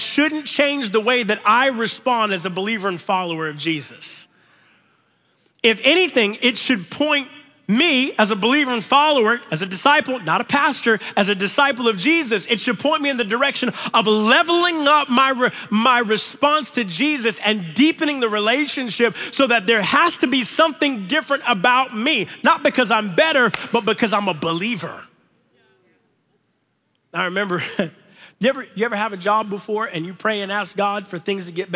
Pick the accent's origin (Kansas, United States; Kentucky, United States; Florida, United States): Florida, United States; I'm from Florida, so in the same way I walk up to an orange tree and I don't expect to get an apple.